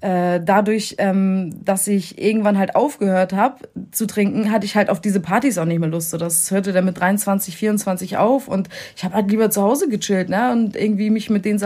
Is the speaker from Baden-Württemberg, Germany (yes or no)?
no; Flensburg, Schleswig-Holstein, Germany; also born or lived in Poland; geboren bin ich in Polen und bin aber mit 1,5, 2 Jahren nach Flensburg gekommen. Und dort lebe ich mit Zwischenstopps in Baden-Württemberg und Bayern. Dort lebe ich aber seitdem. Und ja, jetzt geht's langsam Richtung Berlin.